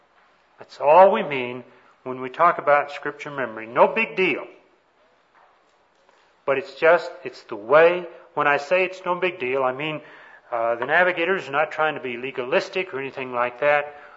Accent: Texas, United States; But where I grew up down in East Texas, we used to have what we call storm cellars.

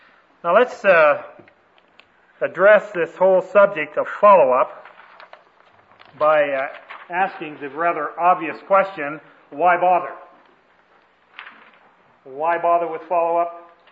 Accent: Canada; moved away; We moved to Madison, and we've been looking to get back to Canada ever since. So we are Canadian missionaries to a very needy country.

